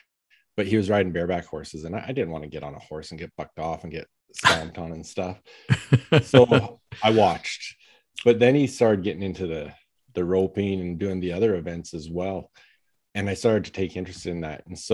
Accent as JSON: {"language": "English", "region": "Alberta", "country": "Canada", "tie": "born or raised there", "said": "growing up in Southern Alberta, I grew up on a farm and I really followed my brother's footsteps my entire life."}